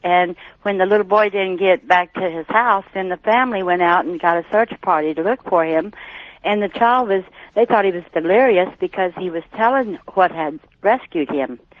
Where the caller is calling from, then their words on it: Reno, Nevada, United States; I'm calling from Reno